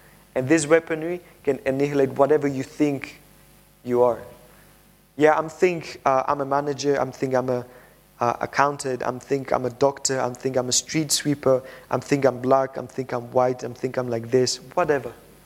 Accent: Slovakia; I'm from Slovakia

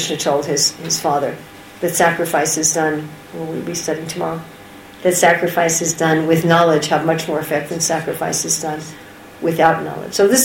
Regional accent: New York City, New York, United States; born there; by modern standards, I was born in New York City, so I come from a, you know, civilized background.

